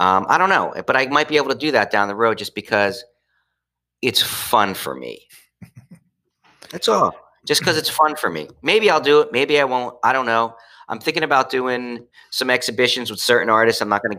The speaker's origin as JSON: {"language": "English", "town": "Trenton", "region": "New Jersey", "country": "United States", "tie": "born or raised there", "said": "I went back to my hometown, which is the city of Trenton, which is this old industrial city between Philadelphia and New York."}